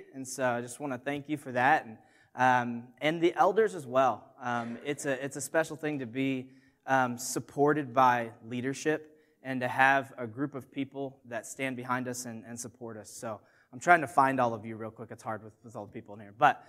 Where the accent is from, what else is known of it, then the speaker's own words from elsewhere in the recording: Illinois, United States; So, I grew up in Illinois, and in the winter, there's lots of snow, so we did lots of sledding.